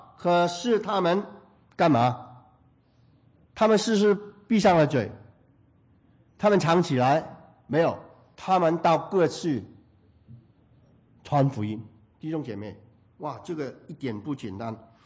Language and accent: Chinese; China; now in United States; 所以我们中国人是遍布了全世界啊！今天我们啊，能够在啊加州。